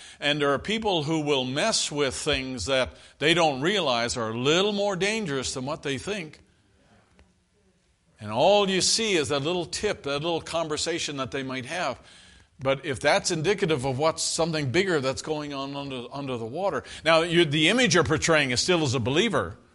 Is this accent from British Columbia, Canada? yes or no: no; Newfoundland and Labrador, Canada; I grew up in Newfoundland, right?